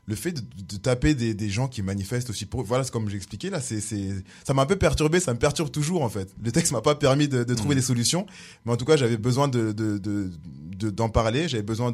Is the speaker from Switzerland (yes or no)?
no; France; born there; Je suis né en France